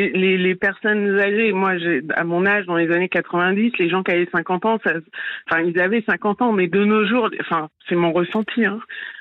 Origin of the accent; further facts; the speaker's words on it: Paris, Île-de-France, France; Je suis une Parisienne, je suis née à Paris et j'ai toujours voulu aller me faire tirer le portrait.